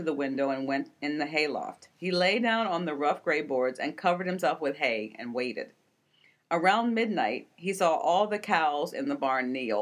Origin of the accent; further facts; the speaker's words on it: Maryland, United States; I am from Maryland, and I don't know that many stories that are specific to Maryland